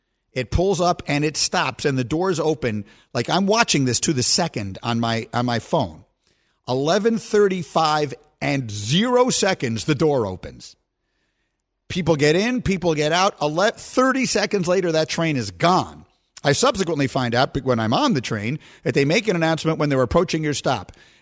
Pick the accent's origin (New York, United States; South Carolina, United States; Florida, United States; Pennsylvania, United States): New York, United States; Reminded me very much of a lot of other of the enormous metropolitan cities, very much like my hometown of New York.